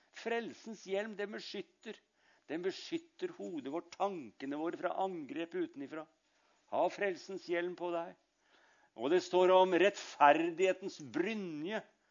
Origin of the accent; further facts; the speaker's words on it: Sarpsborg, Østfold, Norway; Jeg er sarping, vet